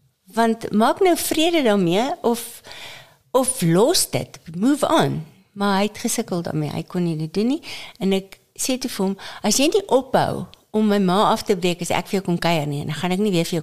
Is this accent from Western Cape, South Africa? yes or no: no; Nigel, Gauteng, South Africa; born there; Wel, ek is gebore in 1952 in Nigel.